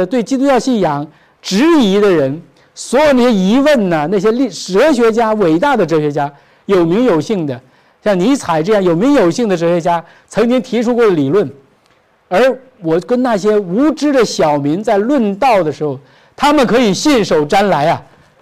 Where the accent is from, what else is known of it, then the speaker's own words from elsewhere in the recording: China; 这是我们中国人的传统